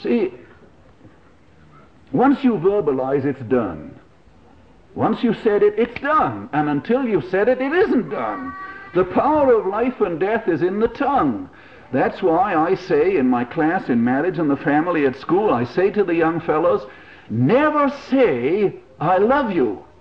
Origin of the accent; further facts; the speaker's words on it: England, United Kingdom; first language English; Some of my friends have told me that it's obvious that I'm English even before I open my mouth.